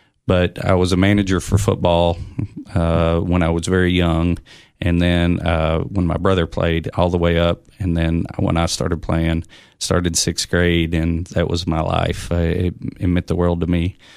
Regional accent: Oneida, Tennessee, United States; I'm from Oneida, Tennessee.

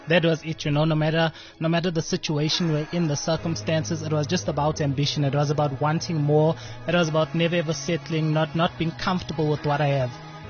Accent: Pietermaritzburg, KwaZulu-Natal, South Africa; now in Gauteng, South Africa; Like, as you said, from Pietermaritzburg, 33 years old, entrepreneur.

